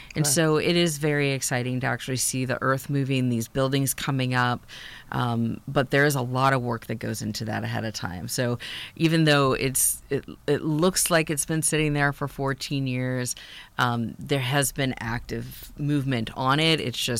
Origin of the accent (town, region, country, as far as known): Louisville, Kentucky, United States; born or raised there